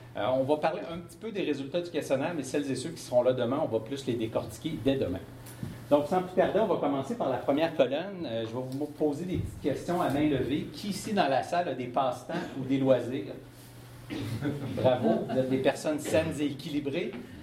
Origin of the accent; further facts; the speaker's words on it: Montreal, Quebec, Canada; On est à Montréal, comme vous aurez deviné avec mon accent.